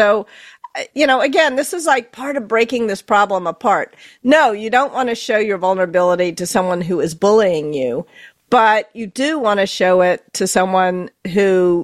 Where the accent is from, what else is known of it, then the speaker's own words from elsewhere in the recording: the South, United States; I was raised in the South. I'm very familiar with cry bullying.